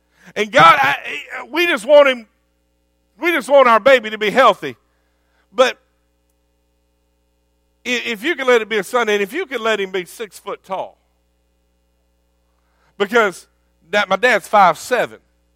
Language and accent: English; Texas, United States; also born or lived in Oklahoma; My wife is from New Jersey. I am from Texas and Oklahoma.